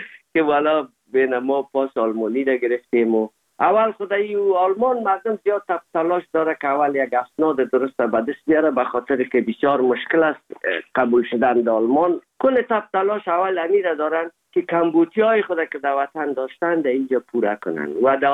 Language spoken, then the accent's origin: Persian; Afghanistan; now in Hamburg, Germany; زمانی که ما از افغانستان آمدیم